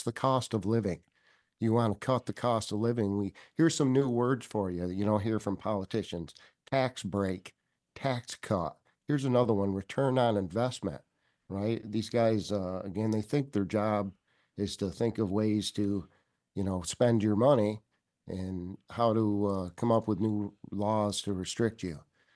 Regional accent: Burlington, Vermont, United States; They ruined my hometown. It's about Burlington by a gentleman named Peter Santinello.

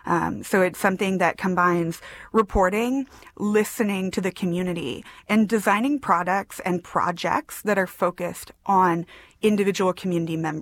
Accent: Wichita, Kansas, United States; now in Dallas, United States; I think it helps that I am a transplant here. I'm from Wichita originally, and I've lived in Dallas now about 5 years.

